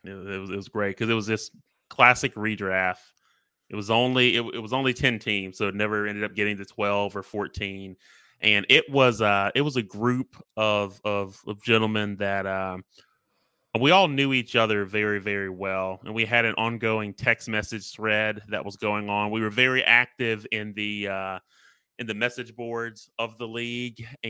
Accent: Alabama, United States; That was the team that was closest to us growing up in Alabama.

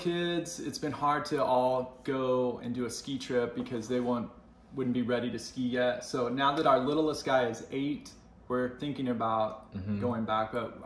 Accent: Salt Lake City, Utah, United States; Salt Lake City, Utah.

